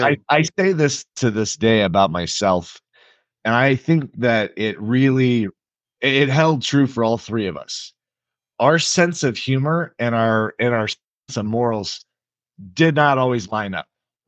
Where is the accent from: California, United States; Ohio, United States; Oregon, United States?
California, United States; Sacramento; Came from a pretty tight knit family. You know, we grew up in Sacramento